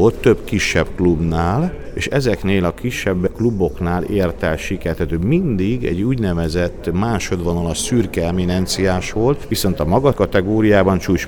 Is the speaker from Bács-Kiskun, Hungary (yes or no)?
no; Nábrád, Szabolcs-Szatmár-Bereg, Hungary; én egy Szabolcs-Szatmár megyei kis településen nőttem fel, tehát a kontraszt, ez egy pont telefonbeszélgetés, ez ott hangzott el, 900 fős Nábrádon, faluban